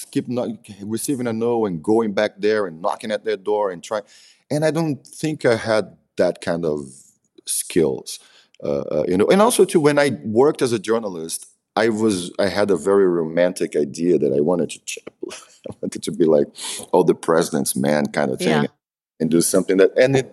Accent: Salvador, Bahia, Brazil; English is a second language; My friends from the city where I'm from Salvador Bahia, most of them are my.

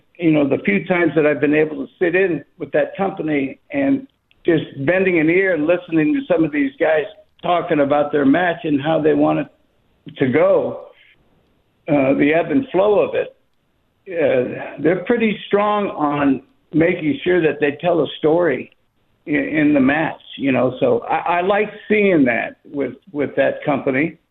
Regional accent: Florida, United States; I never watched hardly any college ball, even though I grew up in Florida.

